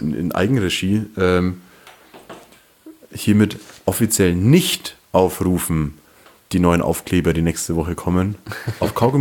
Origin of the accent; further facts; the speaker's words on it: Bavaria, Germany; Also ich bin ja im Landkreis Fürth aufgewachsen so, und deshalb war für mich Fürth um die Ecke und Nürnberg die große Stadt.